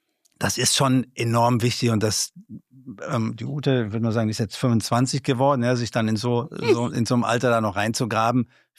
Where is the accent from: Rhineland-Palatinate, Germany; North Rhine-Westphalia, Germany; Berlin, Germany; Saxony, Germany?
North Rhine-Westphalia, Germany; Rösrath; also ich komme persönlich aus Rösrath, ja, also wir reisen dann auch immer an und machen das.